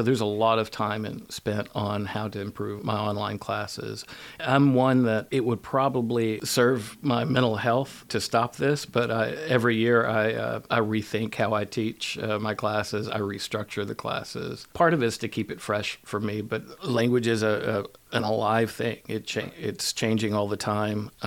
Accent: Arkansas, United States; also born or lived in Austin, Texas / Washington, D.C.; I grew up in Southwest Arkansas. I've lived all over Austin, Texas, Washington, D.C., briefly in L.A., studied in London for a little bit.

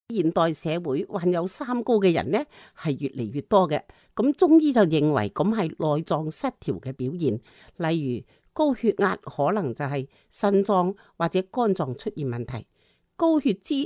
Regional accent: Hong Kong; 喂，对于我哋香港人都好大吸引力噶噃。

